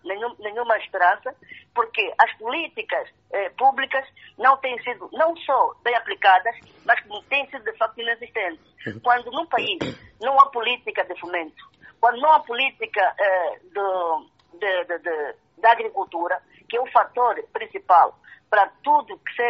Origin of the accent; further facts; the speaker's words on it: Huambo, Angola; E esta empresa privada, de facto, atuou com muita incidência na minha terra, no Ambo